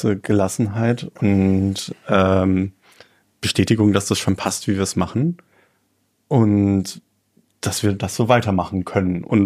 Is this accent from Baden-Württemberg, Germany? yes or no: yes; Mannheim, Baden-Württemberg, Germany; Ich bin Mannheimer und ich sage, das ist eine der besten Städte in Deutschland.